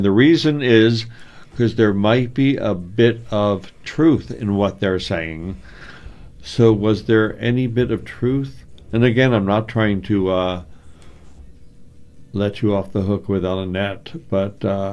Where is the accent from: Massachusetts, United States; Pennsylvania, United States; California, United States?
Pennsylvania, United States; I don't know what my home state motto is, Pennsylvania.